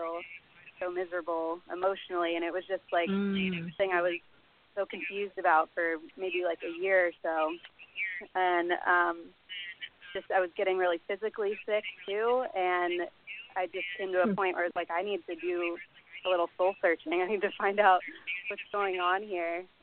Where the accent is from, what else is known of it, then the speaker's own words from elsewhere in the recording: Ohio, United States; moved away as an adult; now in Los Angeles, United States; I grew up in Ohio, so when I moved to L.A. when I was, like, 18